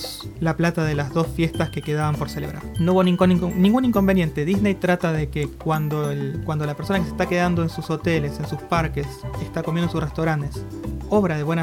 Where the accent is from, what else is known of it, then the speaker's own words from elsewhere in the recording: Argentina; Así que yo creo que como argentinos nos conviene.